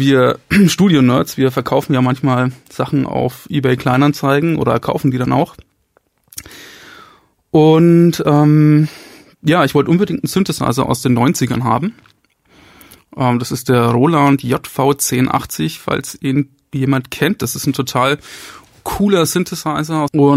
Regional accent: Bamberg, Bavaria, Germany; Ich komme aus Bamberg.

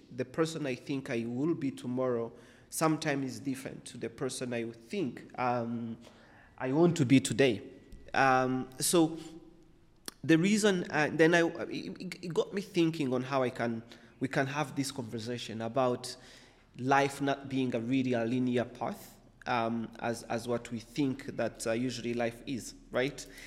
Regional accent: Kigali, Rwanda; I'm a kid from Nyamirambo. And I've lived in two main locations in Nyamirambo.

